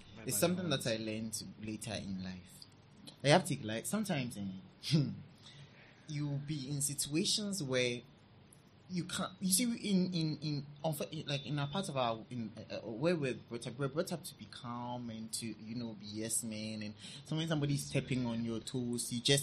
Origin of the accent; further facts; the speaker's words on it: Ghana; I'm the only black individual and I'm from Africa. And sometimes, one time I heard somebody saying that, somebody overheard somebody saying that, oh, he doesn't know anything, obviously, because he's from Ghana.